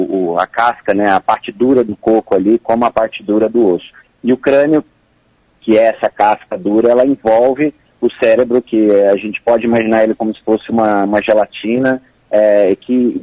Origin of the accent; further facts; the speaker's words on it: São Carlos, São Paulo, Brazil; com todo orgulho falarmos que somos de São Carlos